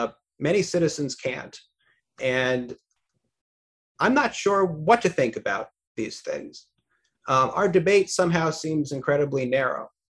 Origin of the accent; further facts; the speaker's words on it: Washington, D.C. area, United States; I grew up outside Washington, D.C. I was interested in politics.